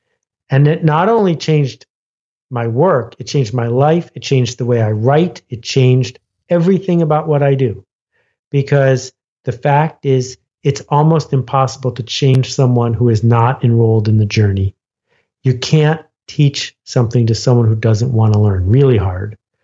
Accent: Ontario, Canada; I grew up in Algonquin Park

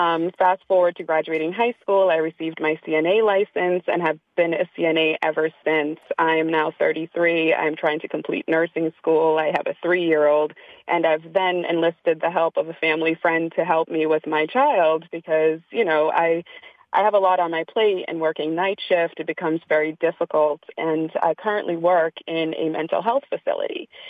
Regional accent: Connecticut, United States; also born or lived in Jamaica; I'm a Black woman from Jamaica. I grew up in the United States. I went through the school system in Connecticut, went to college in Rhode Island at Rhode Island College for my degrees in psychology.

